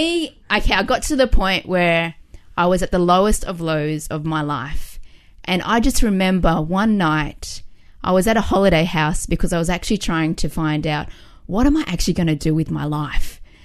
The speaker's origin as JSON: {"language": "English", "town": "Bonnyrigg", "region": "New South Wales", "country": "Australia", "tie": "born or raised there", "said": "I grew up in Bonnyrigg."}